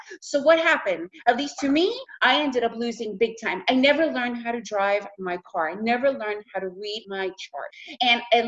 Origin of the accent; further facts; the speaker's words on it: United States; first language Russian; also born or lived in Russia; now in Central America; However, I was raised in the US, so English is my main tongue. And I've now been living in Central America for for almost 20 years, so I speak Spanish fluently.